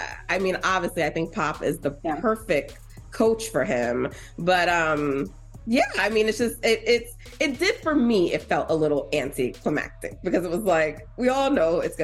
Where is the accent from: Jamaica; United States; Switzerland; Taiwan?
Jamaica; because we're Jamaican.